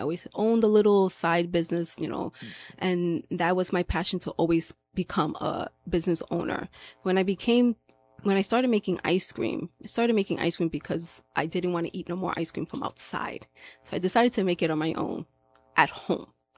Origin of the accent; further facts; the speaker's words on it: Brooklyn, New York, United States; now in Dutchess County, United States; So originally, I come from New York City. So I'm from Brooklyn. I moved up here to Dutchess County when I have now 4 years in August.